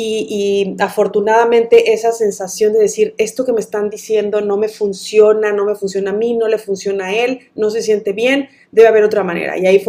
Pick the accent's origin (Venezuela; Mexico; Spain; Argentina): Mexico; Veracruz; born there; now in Monterrey, Mexico; soy mexicana, vivo en Monterrey, al norte del país. No nací aquí. Nací en Veracruz, pero ya tenemos 10 años viviendo acá.